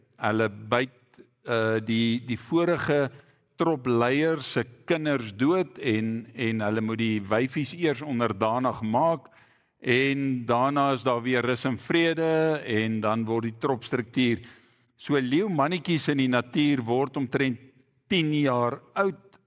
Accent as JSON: {"language": "Afrikaans", "town": "Hoedspruit", "region": "Limpopo", "country": "South Africa", "said": "Soos die leraar terecht gesê het, ek kom van Hoedspruit af."}